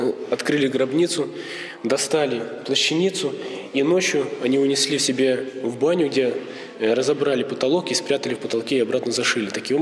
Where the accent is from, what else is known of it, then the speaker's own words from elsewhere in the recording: Pochaiv, Ternopil Oblast, Ukraine; я сам родом с Почаева